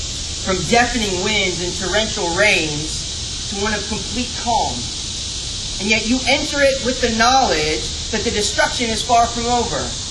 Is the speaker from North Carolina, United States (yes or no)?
no; California, United States; We're from California. We have earthquakes, not hurricanes, right?